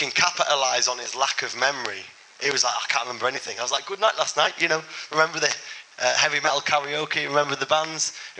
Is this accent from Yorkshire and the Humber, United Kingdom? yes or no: yes; Yorkshire and the Humber, United Kingdom; I'm from Yorkshire, the North East.